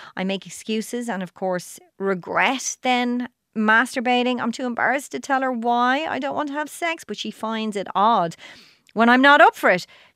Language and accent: English; Ireland; we're Irish people, like it took us 40 odd years to be able to get contraception for free in the country.